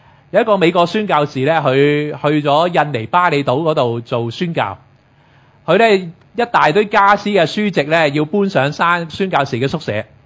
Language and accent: Cantonese; Hong Kong; 我哋香港人呢最叻就係忙碌嘅工作